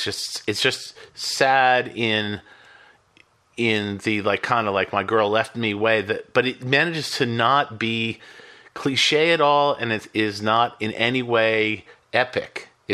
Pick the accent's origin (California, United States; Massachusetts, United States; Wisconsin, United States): Massachusetts, United States; Boston; I grew up in Boston. I had a fake ID as a teenager.